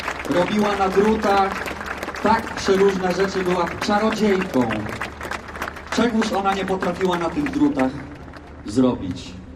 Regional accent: Warsaw, Masovian Voivodeship, Poland; Na Mokotowie się wychowałem i do dziś tam mieszkam.

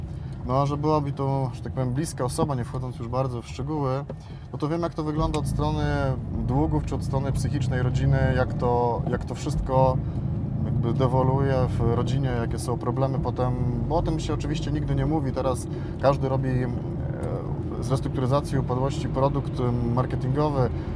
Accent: Lublin Voivodeship, Poland; Z Lubelszczyzny pochodzę, tak.

